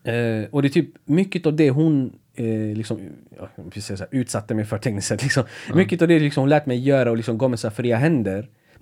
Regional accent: Sweden; born there; Skillnaden från mig är att jag är född i Sverige. Jag har fått en så här svensk kultur.

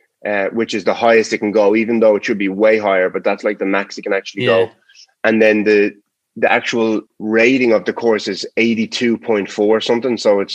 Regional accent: Ireland; now in Boston, United States; And obviously, like being Irish

